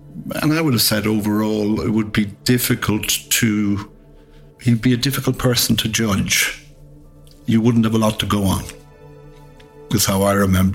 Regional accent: Limerick, Munster, Ireland; But he was from Limerick. I was from Limerick. We had some mutual connections in Limerick.

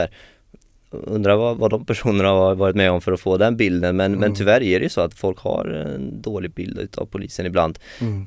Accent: Strömstad, Västra Götaland County, Sweden; för risken fanns ju ändå, även att jag skulle hamna liksom i min hemstad Strömstad.

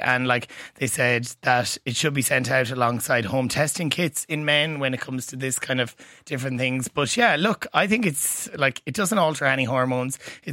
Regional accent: Leinster, Ireland; any listeners that are out there that know I'm from Leash will know that I go to Electric Picnic every year

